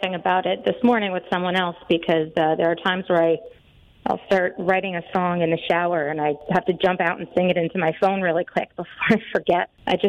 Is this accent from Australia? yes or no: no; Mahopac, New York, United States; I am from Mayapak.